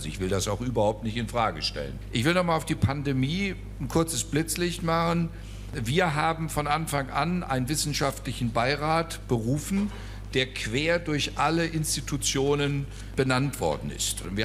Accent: West Germany, Germany; meine Lebenserfahrung als Westdeutscher ist

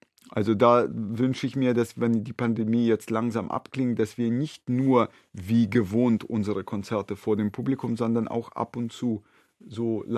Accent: Moscow, Russia; stamme aus einer Familie der ukrainischen Juden. Ich bin zwar selber in Moskau groß geworden, aber auf beiden Seiten, auf väterlicher und mütterlicherseits, waren das alles Juden und alles Juden aus der Ukraine.

